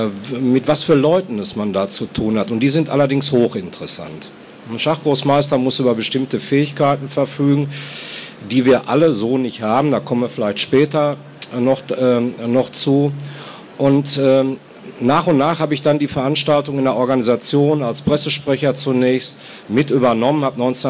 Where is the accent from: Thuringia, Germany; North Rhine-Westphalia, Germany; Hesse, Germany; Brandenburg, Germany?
North Rhine-Westphalia, Germany; accent: Ruhrpott; An meinem Dialekt hören Sie, Ruhrpott. Ja, auch Borussen-Fan natürlich